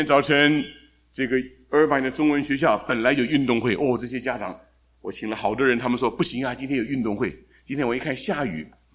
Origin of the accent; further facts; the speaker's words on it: China; 我们中国人可以这样讲哈，其实做中国人一样没有意思。